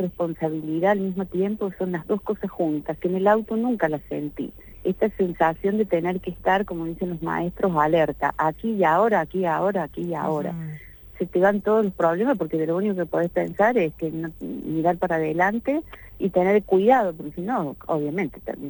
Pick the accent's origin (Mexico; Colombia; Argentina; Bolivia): Argentina; Córdoba; born there; Nací en la provincia de Córdoba. De hecho, estoy en este momento en el pueblo en el que nací, que se llama Cábanas, que está sobre Ruta 8, cerca de Venado Tuerto, pero es provincia de Córdoba.